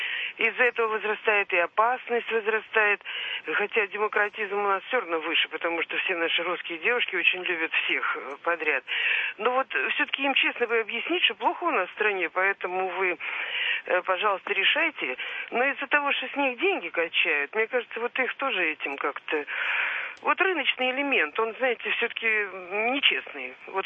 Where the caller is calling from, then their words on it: Moscow, Russia; я из Москвы